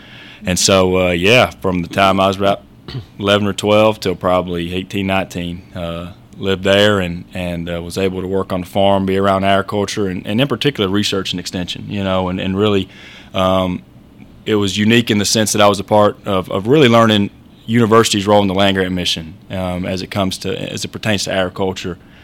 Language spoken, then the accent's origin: English; Columbia, Tennessee, United States; I'm originally from Columbia, Tennessee, so that's about a hour south of Nashville.